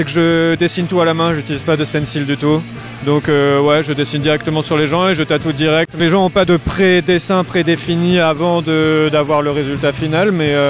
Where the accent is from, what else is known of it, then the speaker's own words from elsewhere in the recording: Niort, Nouvelle-Aquitaine, France; now in Bordeaux, France; Je suis originaire de Niort, mais j'habite à Bordeaux en ce moment.